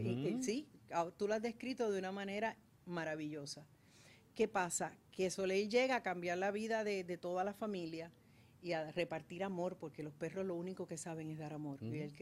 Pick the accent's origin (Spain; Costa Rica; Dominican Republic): Dominican Republic; Mi abuela viene de descendencia cubana, tengo todo este Caribe, y me crié en un barrio en la República Dominicana.